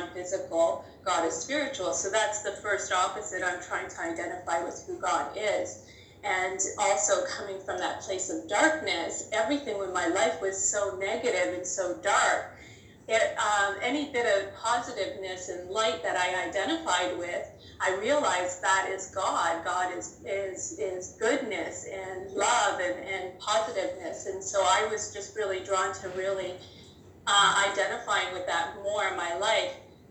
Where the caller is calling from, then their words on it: Hamilton, Ontario, Canada; I'm calling from Hamilton, Ontario, Canada.